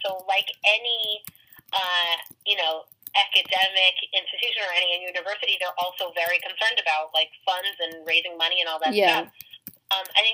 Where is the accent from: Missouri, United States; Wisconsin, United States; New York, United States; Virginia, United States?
New York, United States; because I came from New York.